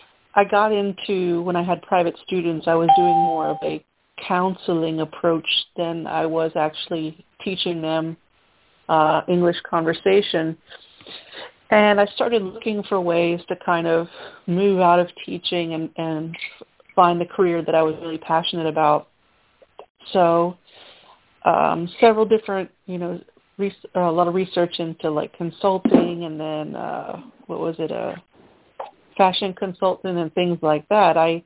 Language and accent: English; Palm Coast, Florida, United States; the owner, Pat, lived in my hometown of Palm Coast, Florida.